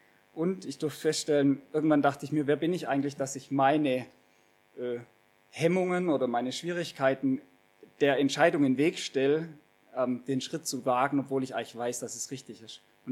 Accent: Laichingen, Baden-Württemberg, Germany; Ich komme ganz aus der Nähe von hier, Laichingen, also so Richtung, wenn man die Autobahn Richtung Ulm fährt, da dann in der Nähe.

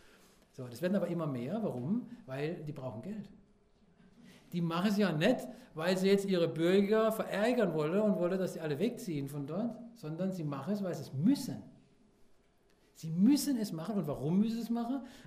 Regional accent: Karlsruhe, Baden-Württemberg, Germany; ich komme aus Karlsruhe, das ist eine der autofahrerfeindlichsten Städte in Deutschland

